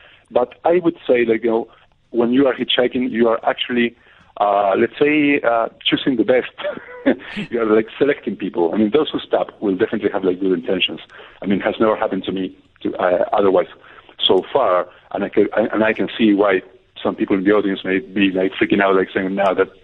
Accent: Argentina; moved away as an adult; I moved actually from Argentina to Northern Ireland in order to work for 1 year and a half and build up some savings to begin with.

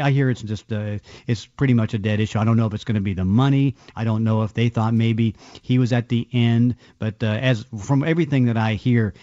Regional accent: Braddock, Pennsylvania, United States; he's from East Liberty, I'm from Braddock, PA, so we talk pretty much the same language. We grew up like 5 minutes apart or 5 miles apart

